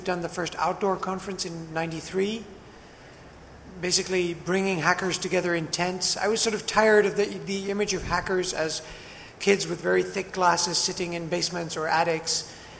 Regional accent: Amsterdam, North Holland, Netherlands; from Amsterdam, and I published a magazine in the late 80s and early 90s

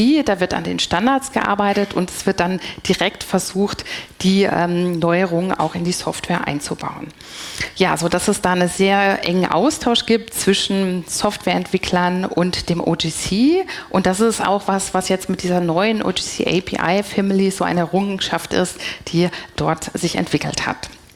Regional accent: Bonn, North Rhine-Westphalia, Germany; ich komme aus Bonn

